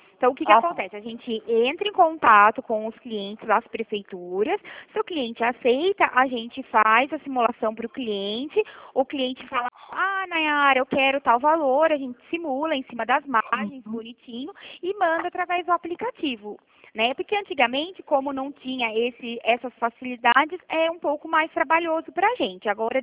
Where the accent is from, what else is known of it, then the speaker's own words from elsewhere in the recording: Mogi Guaçu, São Paulo, Brazil; Eu sou de Mogi Guaçu